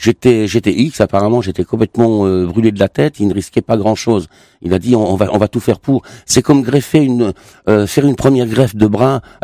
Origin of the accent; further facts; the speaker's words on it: Grand Est, France; accent: Lorraine; mon accent qui est plus lorrain que celui que parigot